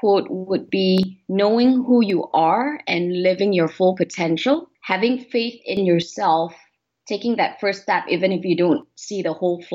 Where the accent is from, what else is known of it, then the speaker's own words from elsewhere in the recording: Malaysia; So I am Malaysian Chinese. So both my parents are of Chinese descent. I believe my great grandfather came over to Malaysia to help with the trade back in the day